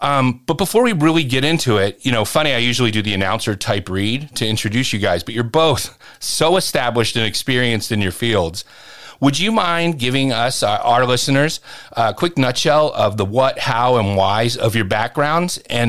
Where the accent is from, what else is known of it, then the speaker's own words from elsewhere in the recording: Pennsylvania, United States; I grew up in the Northeast. So, you know, suburban Philadelphia